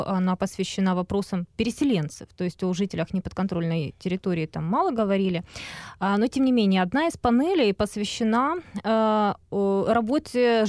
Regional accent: Luhansk Oblast, Ukraine; Ну, я сама из Луганской области, поэтому говорю о Луганской области.

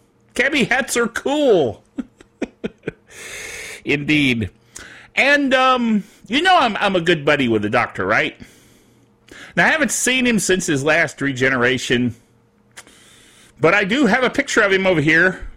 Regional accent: Thomasville, North Carolina, United States; Now, I'm not from Ireland. I'm actually from Thomasville, North Carolina.

